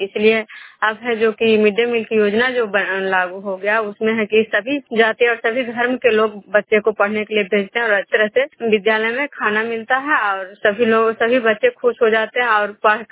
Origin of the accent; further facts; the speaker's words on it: Khajra, Bihar, India; मैं बिष्णुपुर ग्राम खजरा पंचायत नालंदा जिला नगर नवसा प्रखंड के निवासी हूँ।